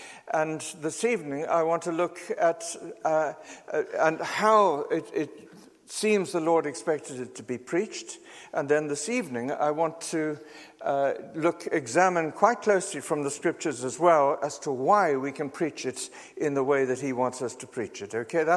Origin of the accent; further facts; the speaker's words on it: South Africa; moved away as an adult; now in United Kingdom; I'm a South African. For those whose ears are attuned to accents, I've been living in the UK for about 42 years now. But people still pick it up.